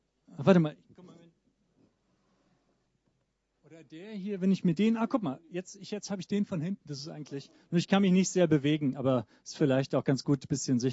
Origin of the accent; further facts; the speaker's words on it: Hamburg, Germany; ich komme aus Hamburg.